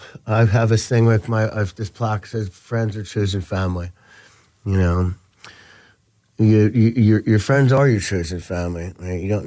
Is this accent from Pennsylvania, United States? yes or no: yes; Philadelphia, Pennsylvania, United States; You know, my partner's gonna get hey Philly. I'm from Philly, yo.